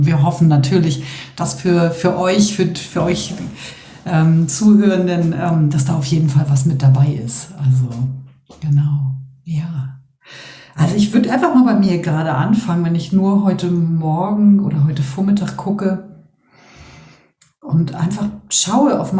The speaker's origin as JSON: {"language": "German", "region": "Northern Germany", "country": "Germany"}